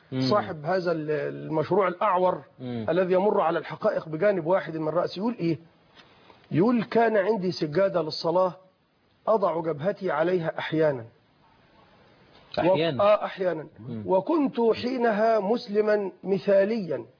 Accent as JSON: {"language": "Arabic", "country": "Egypt", "said": "نحن كمصريين"}